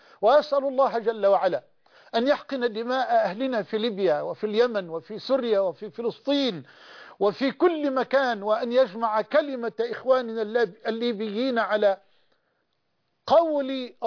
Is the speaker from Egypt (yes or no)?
yes; Egypt; بلدنا مصر